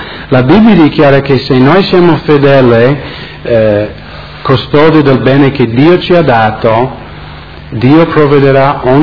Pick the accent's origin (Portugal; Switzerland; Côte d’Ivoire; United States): United States; in America, nel mio paese